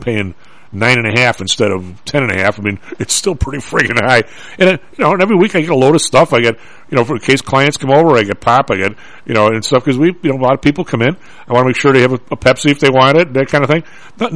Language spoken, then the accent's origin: English; Illinois, United States; And I'm going to say, no, I'm not. I'm from Illinois.